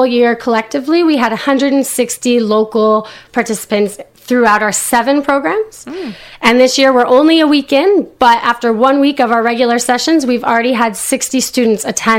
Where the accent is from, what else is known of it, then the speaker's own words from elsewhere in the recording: Stanstead, Quebec, Canada; I did. And I'm even from Stanstead.